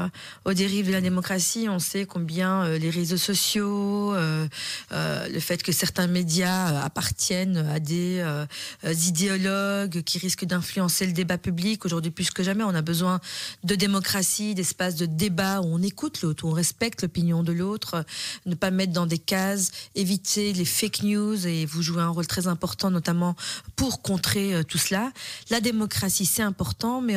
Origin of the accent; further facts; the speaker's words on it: Brussels, Brussels-Capital Region, Belgium; Nous sommes des Bruxellois engagés dans des secteurs pluriels